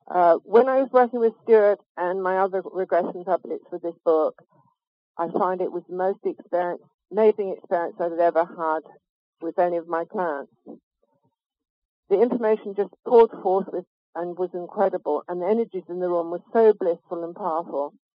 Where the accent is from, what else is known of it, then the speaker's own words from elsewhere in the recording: Scotland, United Kingdom; moved away as an adult; also born or lived in Bangalore, India / Hong Kong; I was born in Bangalore in southern India, and when I was nearly three, my family returned to Scotland, where I spent my teenage years.